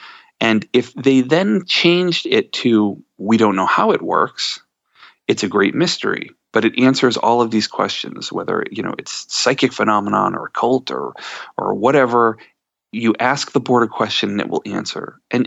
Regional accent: Massachusetts, United States; A toy company called the W.S. Reed Toy Company in Massachusetts, in my home state, starts making what they call a witch board.

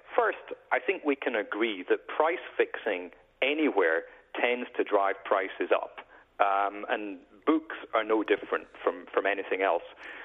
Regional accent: Scotland, United Kingdom; I'm Scottish, you know, the country that gave the world Adam Smith and the Wealth of Nations.

